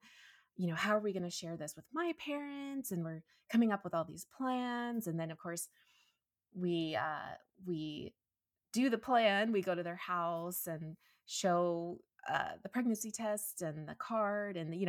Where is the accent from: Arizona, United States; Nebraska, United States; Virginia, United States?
Arizona, United States; Phoenix; Yeah, so I am an Arizona native, born and raised. So yeah, so I grew up in the Phoenix area, lived here, you know, total desert.